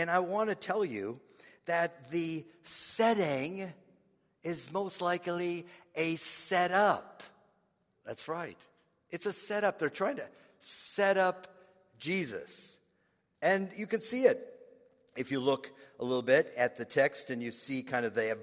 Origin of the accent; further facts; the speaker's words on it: Midwest, United States; Growing up in the Midwest, it was so common that after church, you would get together with some families